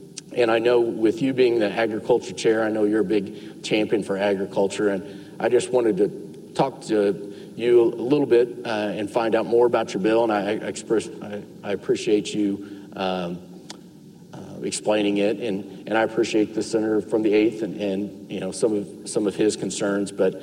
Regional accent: Oklahoma, United States; when I grew up in Osage County, every once in a while, I'd say, man, what's that smell?

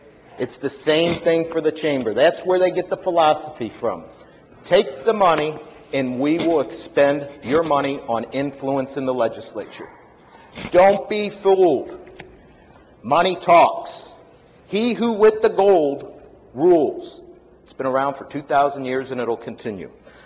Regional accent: Ireland; We're both Irish.

